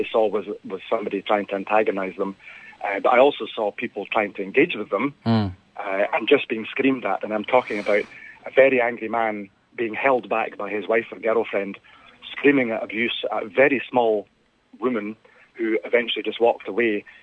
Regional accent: Scotland, United Kingdom; as I'm from the Highlands, effectively

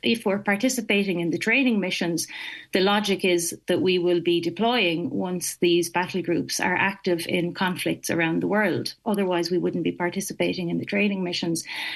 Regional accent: County Clare, Ireland; I mean, I'm from County Clare. I've been down to Shannon Airport.

